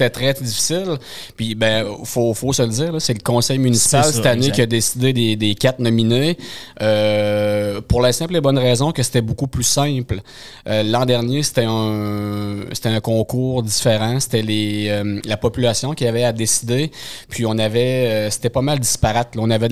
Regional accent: Saint-Anselme, Quebec, Canada; je suis né à Saint-Anselme, puis j'étais petit cul, puis j'allais me promener en vélo dans le rang

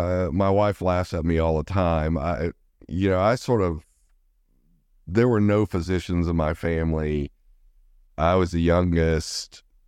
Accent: Alabama, United States; my wife and I grew up together. We're both from Alabama. Families are in Alabama.

